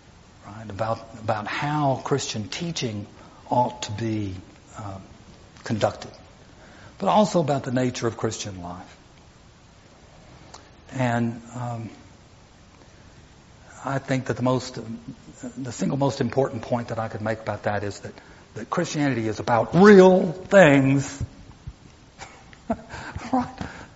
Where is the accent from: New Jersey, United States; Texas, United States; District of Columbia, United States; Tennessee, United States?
Tennessee, United States; La Follette; I grew up in La Follette.